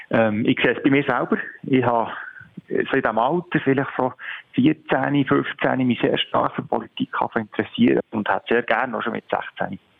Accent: Bern, Switzerland; Ich komme aus der Stadt Bern, bin 40 und für die SP im Grossrat.

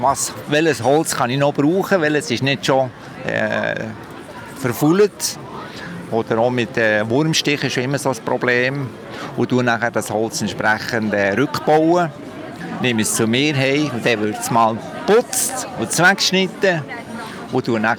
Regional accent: Fahni, Bern, Switzerland; bin aus der Region Thun, das heisst genau genommen von Fahni bei Steffisburg.

